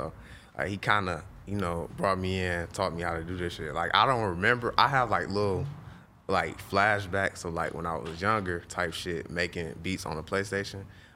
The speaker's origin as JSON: {"language": "English", "town": "Beecher", "region": "Michigan", "country": "United States", "tie": "born or raised there", "said": "I grew up in Beecher. It's like the outskirts. It's the whole community. Like, it's really Flint, but it's not."}